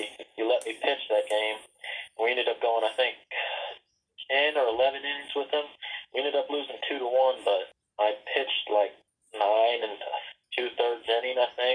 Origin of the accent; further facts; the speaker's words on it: Farmer City, Illinois, United States; I'm from Farmer City, Illinois.